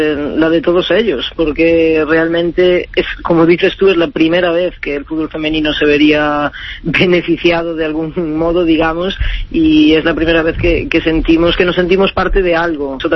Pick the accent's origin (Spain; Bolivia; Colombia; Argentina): Spain; Galicia; la verdad es que no soy muy supersticiosa, y eso que soy gallega